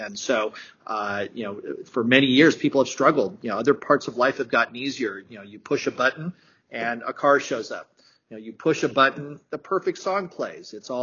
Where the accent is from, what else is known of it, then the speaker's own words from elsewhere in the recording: California, United States; So I'm from California, so I'm here in the San Francisco area.